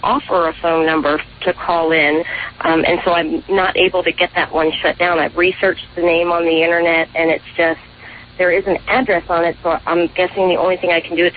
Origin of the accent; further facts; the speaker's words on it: Atlanta, Georgia, United States; now in Houston, United States; I'm from Atlanta, and but I live in Texas now, and I live in Houston